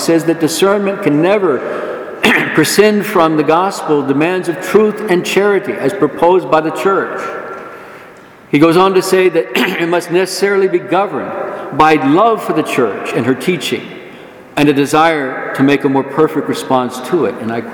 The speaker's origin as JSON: {"language": "English", "town": "San Antonio", "region": "Texas", "country": "United States", "tie": "born or raised there", "said": "I went to see Pope John Paul when he came to visit my hometown of San Antonio."}